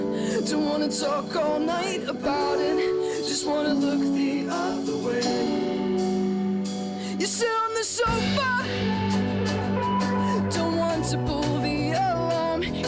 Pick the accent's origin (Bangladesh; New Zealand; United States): New Zealand; Nelson; now in Auckland, New Zealand; No, we're from Nelson actually, but we're sort of Auckland-based now.